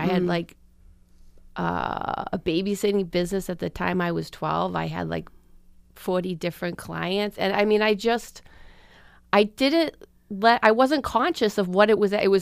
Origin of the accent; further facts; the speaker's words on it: Easton, Massachusetts, United States; now in Middleboro, United States; I grew up in Easton, but I currently live in Middleboro.